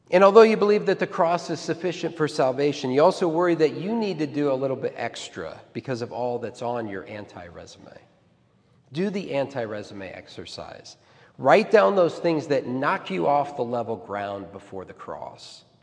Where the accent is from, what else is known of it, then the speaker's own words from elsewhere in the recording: Midwest, United States; born there; And I was born in Midwestern America where my family went to church